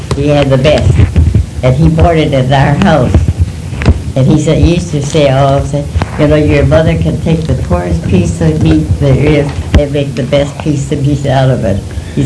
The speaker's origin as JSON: {"language": "English", "region": "Minnesota", "country": "United States", "tie": "born there", "said": "And I was born in Waseca County."}